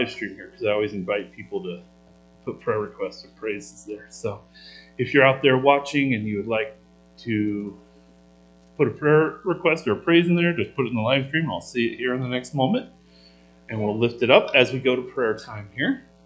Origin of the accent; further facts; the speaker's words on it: Dilley, Texas, United States; He used to be our neighbor when I was growing up in Dilley.